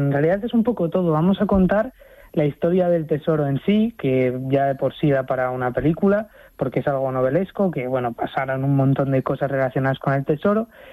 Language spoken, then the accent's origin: Spanish; Salamanca, Castile and León, Spain; yo mismo soy de Salamanca